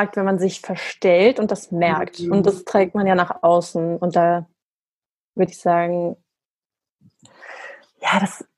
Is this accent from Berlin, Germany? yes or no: yes; Berlin, Germany; ich bin gebürtige Berlinerin